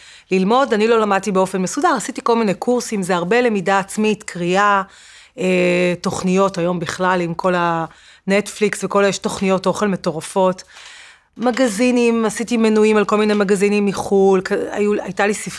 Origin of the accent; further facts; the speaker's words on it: Ra'anana, Central District, Israel; also born or lived in Tel Aviv; נולדתי בגני צהלה, ובגיל 9 עברתי עם משפחתי לרעננה, אז גדלתי רוב חיי ברעננה, וגם אני גרה היום